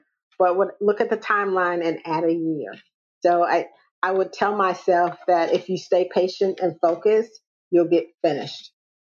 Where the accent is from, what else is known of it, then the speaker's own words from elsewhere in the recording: Indianapolis, Indiana, United States; also born or lived in Detroit; I grew up in Indianapolis, and Indianapolis is the 14th largest city in the United States, but it's like really chill.